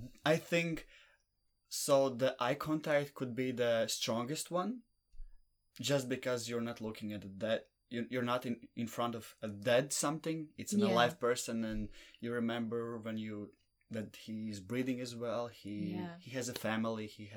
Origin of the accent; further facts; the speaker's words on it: Latvia; English is a second language; To be in this kind of situation where you're from Australia and I'm from Latvia, and because everything's so accessible.